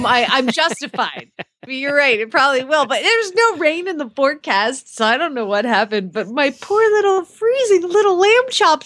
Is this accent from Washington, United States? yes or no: no; Phoenix, Arizona, United States; from Phoenix, Arizona. I think it's Phoenix.